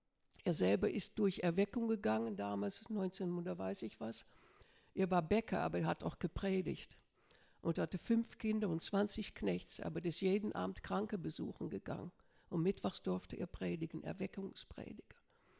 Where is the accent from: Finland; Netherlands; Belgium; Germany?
Netherlands; Ich bin Holländerin, gell?